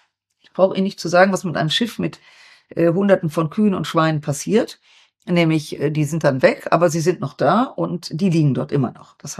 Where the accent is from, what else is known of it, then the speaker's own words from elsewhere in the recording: Düsseldorf, North Rhine-Westphalia, Germany; in meiner Heimatstadt Düsseldorf